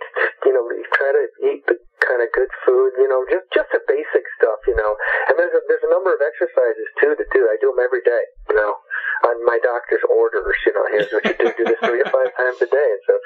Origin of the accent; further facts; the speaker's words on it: Naperville, Illinois, United States; I grew up in Naperville, which is a, you know, Chicago suburb.